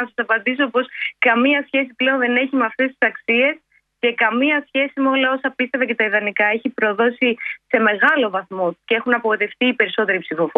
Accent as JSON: {"language": "Greek", "region": "Eastern Macedonia and Thrace", "country": "Greece", "said": "Εγώ κατάγομαι από τον Εύρο"}